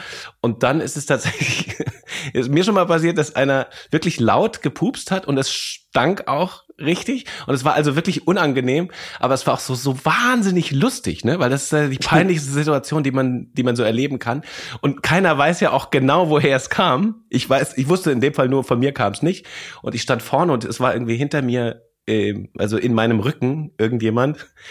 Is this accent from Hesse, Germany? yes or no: yes; Lorsch, Hesse, Germany; also born or lived in Bavaria; Und Hessen bezeichne ich bis heute als meine Heimat, vor allem Südhessen. Ich bin in Lorsch groß geworden. Wunderschöne Kleinstadt an der hessischen Bergstraße mit einem Weltkulturerbe, dem Kloster Lorsch